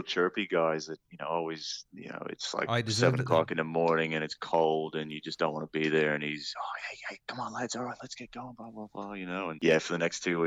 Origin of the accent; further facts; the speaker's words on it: Texas, United States; Well, I grew up in Texas, you know, playing basketball, baseball.